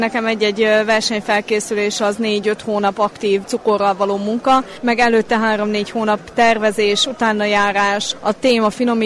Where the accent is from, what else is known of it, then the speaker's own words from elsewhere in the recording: Tiszaföldvár, Jász-Nagykun-Szolnok, Hungary; én Magyarországról, Tiszaföldváról jöttem.